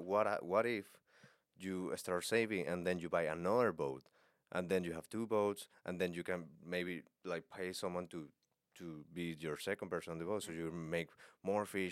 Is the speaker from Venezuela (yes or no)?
yes; Venezuela; No, I'm from Venezuela, but okay.